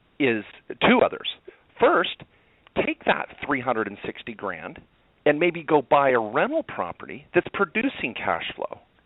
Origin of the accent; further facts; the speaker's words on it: Eugene, Oregon, United States; born there; I was born in Eugene, Oregon, and, of course, went to law school in Oregon.